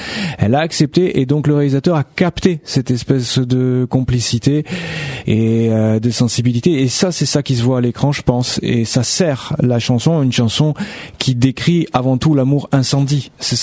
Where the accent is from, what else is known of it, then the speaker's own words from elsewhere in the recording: Bastia, Corsica, France; Je suis de Bastia. Je suis un pur Bastiais.